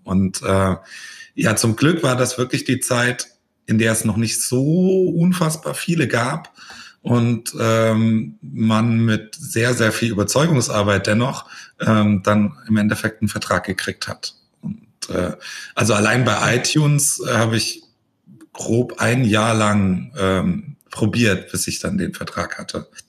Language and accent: German; Stuttgart, Baden-Württemberg, Germany; Ganz, ganz ursprünglich komme ich aus Stuttgart, genau, geboren und aufgewachsen, ja.